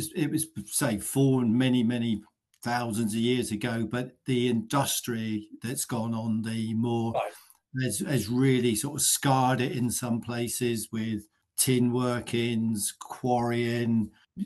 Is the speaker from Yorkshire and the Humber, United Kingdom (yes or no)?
no; Southampton, South East England, United Kingdom; born there; now in Devon, United Kingdom; Yeah, I was born in Southampton, but I moved down to Devon for work just over 38 years ago.